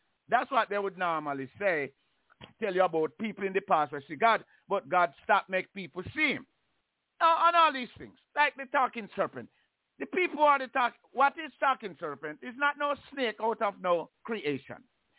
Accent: Jamaica; I come from Jamaica, really, and have a hard time to even read on the fourth grade level.

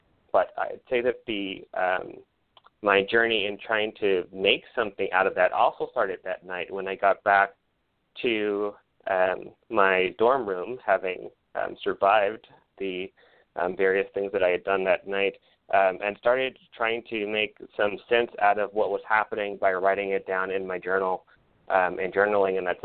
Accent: Los Angeles, California, United States; probably some 3,000 or so miles away from where I grew up in Los Angeles.

